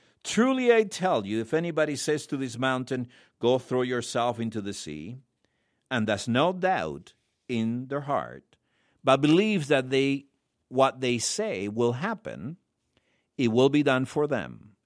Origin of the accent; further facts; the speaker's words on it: Argentina; I'm from Argentina myself.